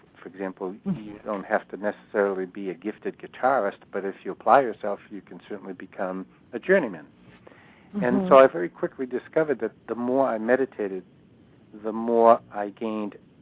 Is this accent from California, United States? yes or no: no; Boston, Massachusetts, United States; When I grew up in Boston, and I grew up in the 60s